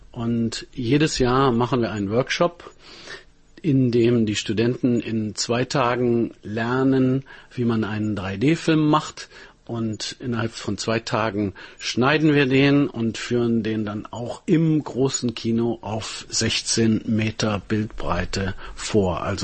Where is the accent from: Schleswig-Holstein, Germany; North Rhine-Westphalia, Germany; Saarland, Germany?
North Rhine-Westphalia, Germany; Bonn; tatsächlich hatten wir in Bonn, wo ich aufgewachsen bin, ein Super 8 Entwicklungsstudio